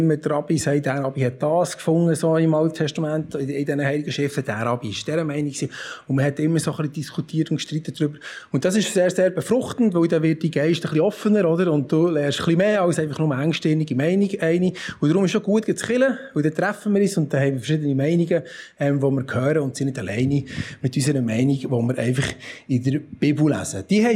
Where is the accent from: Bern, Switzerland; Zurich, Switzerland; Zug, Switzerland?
Bern, Switzerland; Ich bin Berner.